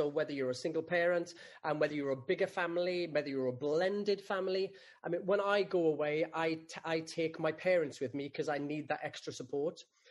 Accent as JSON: {"language": "English", "region": "Wales", "country": "United Kingdom", "tie": "born or raised there", "said": "a young lad growing up in the Rhondda Valley"}